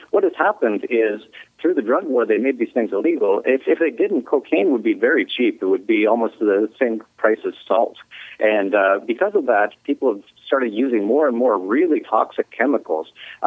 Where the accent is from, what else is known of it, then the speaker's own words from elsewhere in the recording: Canada; moved away; I'm originally from Canada, so I'd moved out of Canada.